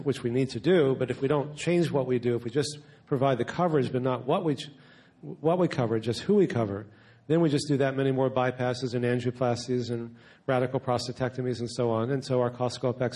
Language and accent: English; Texas, United States; It is true I'm from Texas, and where I don't know if I can say this on the radio, where shit is a 3-syllable word